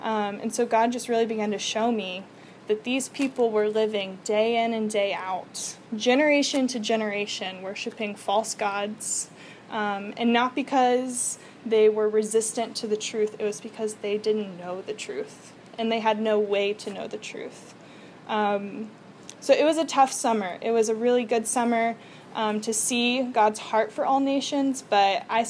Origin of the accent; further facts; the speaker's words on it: United States; I grew up here in Forsyth County, which is changing rapidly